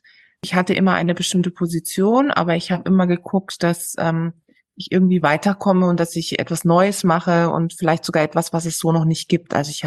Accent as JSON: {"language": "German", "town": "Karlsruhe", "region": "Baden-Württemberg", "country": "Germany", "tie": "born or raised there", "said": "Also ich bin aufgewachsen im wunderschönen Karlsruhe. Es ist eine Stadt in Baden-Württemberg und es ist auch die Stadt des Rechts."}